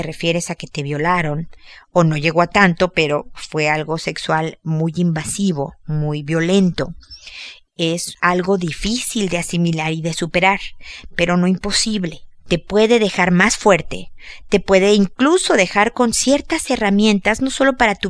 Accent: Mexico; como decimos en, no sé si en mi tierra, México, o en mi familia, se le resbalen las cosas

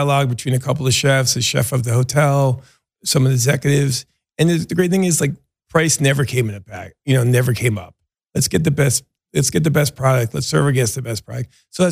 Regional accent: New York, United States; I grew up outside of New York City in a typical Italian-American family.

